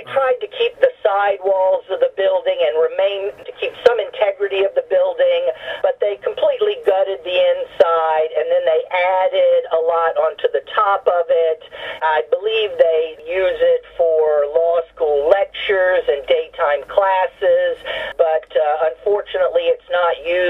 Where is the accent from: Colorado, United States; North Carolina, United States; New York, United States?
North Carolina, United States; as a kid growing up in North Carolina, it was a great opportunity for me to have the security of a university setting